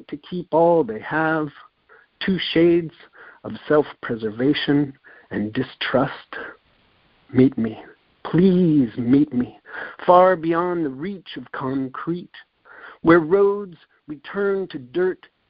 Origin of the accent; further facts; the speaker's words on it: San Diego, California, United States; I'm from San Diego, and very slow learner.